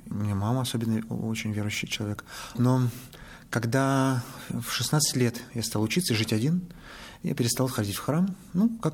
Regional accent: Kirovsk, Murmansk Oblast, Russia; born there; Я родился в Мурманской области, в городе Кировске.

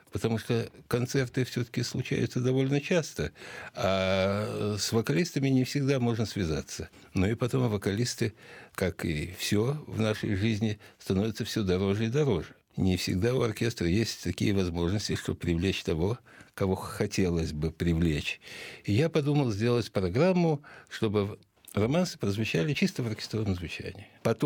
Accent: Moscow, Russia; born there; Я ведь тоже родился в Москве.

